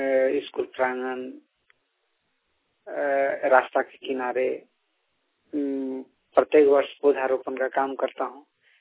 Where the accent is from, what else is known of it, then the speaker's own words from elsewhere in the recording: Jharkhand, India; सत्तासी प्रखंड जिला धनबाद का निवासी हूँ।